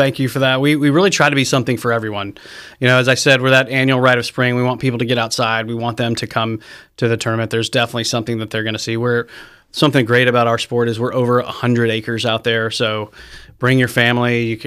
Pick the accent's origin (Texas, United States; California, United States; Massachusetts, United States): Texas, United States; Fort Worth; I grew up in Fort Worth, and I saw the people out there in red pants that were working the same thing.